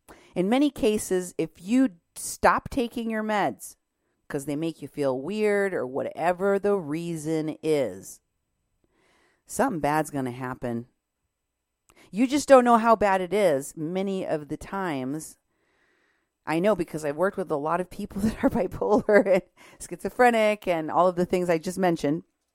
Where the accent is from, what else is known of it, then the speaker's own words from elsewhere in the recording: Muscatine, Iowa, United States; because in Muscatine, Iowa, where I grew up, because we lived by the river.